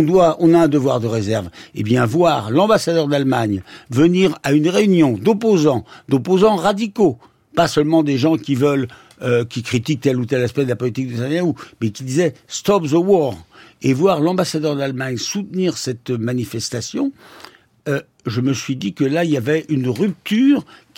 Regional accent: France; also born or lived in Israel

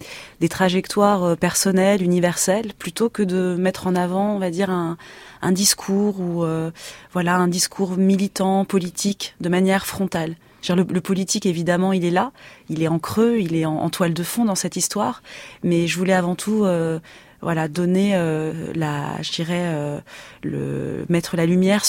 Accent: France; en tant que binationale, enfin, j'ai grandi en France, je suis née en France de parents immigrés tunisiens. À la maison, les deux langues se sont toujours télescopées

